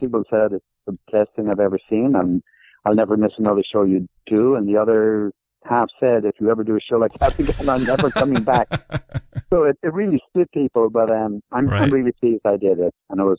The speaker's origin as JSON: {"language": "English", "town": "Dublin", "region": "Leinster", "country": "Ireland", "tie": "born or raised there", "said": "my experience growing up in Dublin. And like Joyce, I was kind of lower middle class, and like Joyce, I was a Catholic, and like Joyce, I went to the Christian Brothers"}